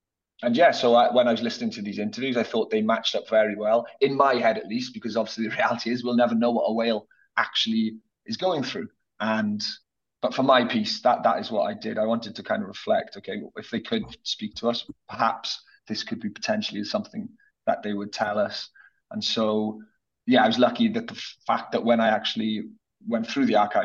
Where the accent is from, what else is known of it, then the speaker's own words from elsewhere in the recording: Swansea, Wales, United Kingdom; because I'm from Swansea, a place in South Wales, which got bombed quite heavily during the Second World War